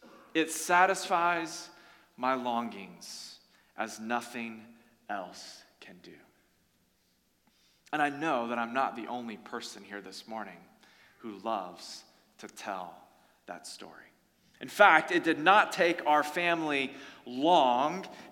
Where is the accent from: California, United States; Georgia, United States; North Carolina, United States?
North Carolina, United States; I would want you to know that I grew up in North Carolina, and by the way, that fiddle was good for my southern soul.